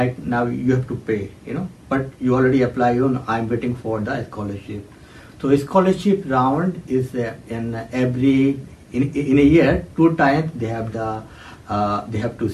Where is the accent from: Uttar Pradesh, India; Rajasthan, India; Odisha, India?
Uttar Pradesh, India; moved away as an adult; now in Sydney, Australia; और मैं UP India से हूँ, और अभी मैं पीएचडी कर रहा हूँ यूनिवर्सिटी ऑफ सिडनी में